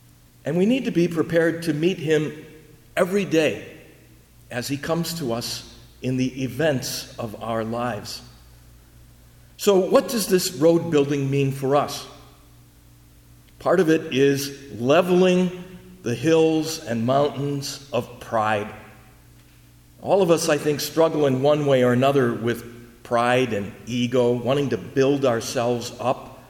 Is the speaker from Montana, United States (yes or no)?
no; Milwaukee, Wisconsin, United States; I grew up in Milwaukee, and I entered the Jesuits there.